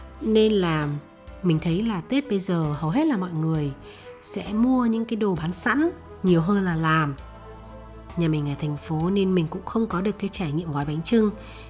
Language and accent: Vietnamese; Hanoi, Vietnam; Mình sinh ra và lớn lên ở Hà Nội.